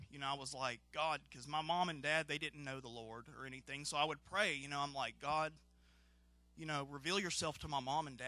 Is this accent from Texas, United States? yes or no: yes; Dallas, Texas, United States; I'm from Dallas, Texas. I'm 34 years old. Let's see. I wasn't raised in a Christian household, although I did have very good parents, 3 younger sisters.